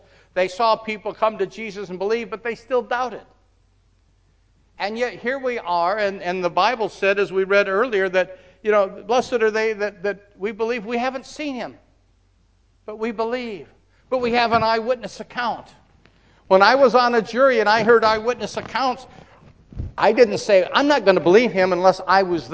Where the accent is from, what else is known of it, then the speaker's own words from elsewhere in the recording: Detroit, Michigan, United States; I said, where are you from? He said, from Detroit area. I said, me too.